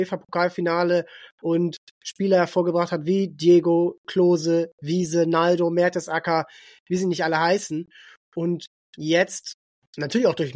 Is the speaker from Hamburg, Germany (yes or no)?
yes; Hamburg, Germany; selbst ich als Hamburger kann sagen